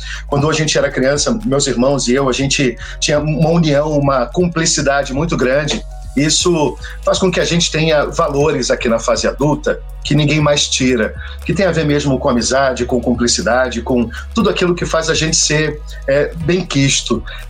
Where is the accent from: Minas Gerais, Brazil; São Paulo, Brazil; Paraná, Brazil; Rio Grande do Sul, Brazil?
Minas Gerais, Brazil; Belo Horizonte; also born or lived in Rio de Janeiro, Brazil; Eu sou carioca, mas quando eu tinha 7 anos, a minha família toda, meu pai trabalhava na Unilever. E aí ele foi transferido para Belo Horizonte, onde a gente passou boa parte da vida.